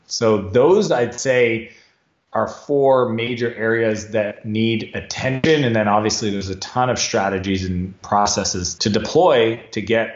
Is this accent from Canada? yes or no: yes; Canada; now in United States; Yeah, I'm Canadian, you know, adopted American, spend a lot of time in San Francisco.